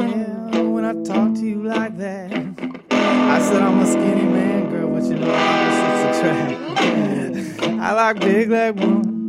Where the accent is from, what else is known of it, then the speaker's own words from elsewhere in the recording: West Hartford, Connecticut, United States; I grew up in Hartford, Connecticut, West Hartford, Connecticut, and started playing music. Well, I started singing in church.